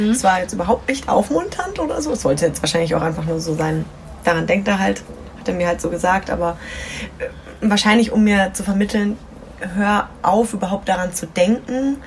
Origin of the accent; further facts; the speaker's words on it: Nuremberg, Bavaria, Germany; Meine ich aus Nürnberg.